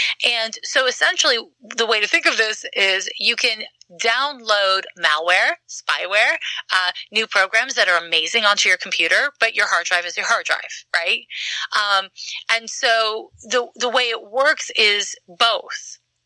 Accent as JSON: {"language": "English", "region": "Quebec", "country": "Canada", "said": "I'm from Quebec, and we have a different school system there."}